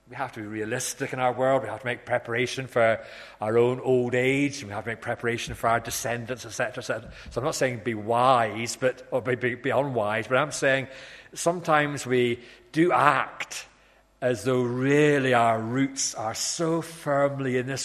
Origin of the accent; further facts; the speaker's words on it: South West England, United Kingdom; Cornwall is next nearest place to heaven on earth, and it is a wonderful place to be born and brought up in. And I'm proud of being a Cornish man.